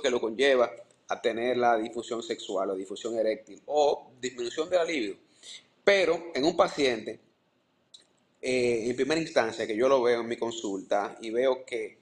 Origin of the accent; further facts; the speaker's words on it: Nagua, María Trinidad Sánchez, Dominican Republic; Yo soy oriundo de Nagua. Yo me nací y me crié allá.